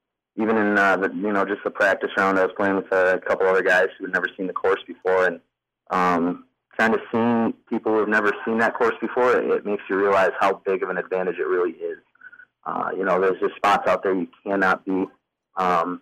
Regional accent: Grand Rapids, Michigan, United States; he was from Muskegon, I was from Grand Rapids

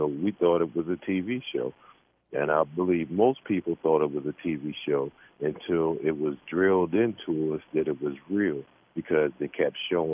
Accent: Baltimore, Maryland, United States; Now, I'm from East Baltimore, and I'm from Woodlawn.

